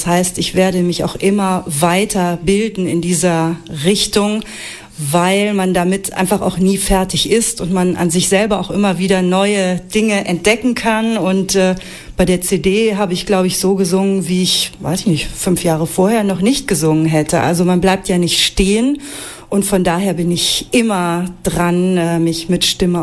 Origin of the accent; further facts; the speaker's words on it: Trier, Rhineland-Palatinate, Germany; now in Hannover, Germany; aus Trier, aus meiner alten Heimat. Ich bin ja erst seit 5 Jahren hier in Hannover.